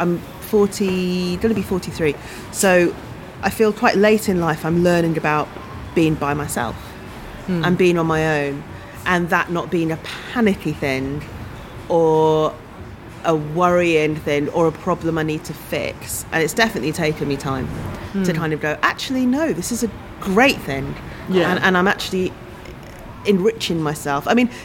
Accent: United Kingdom; I'm, you know, of Asian, I'm British Asian, Pakistani descent, so there's, I think, a bit more.

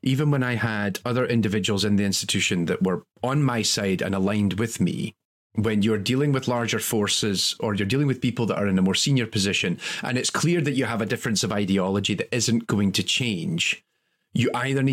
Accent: Scotland, United Kingdom; I came across as aggressive, largely because I'm Scottish.

